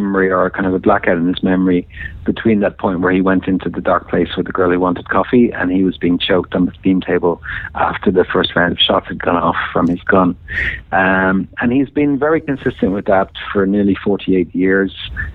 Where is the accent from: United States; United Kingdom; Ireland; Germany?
Ireland; Even though I'm from Ireland, I didn't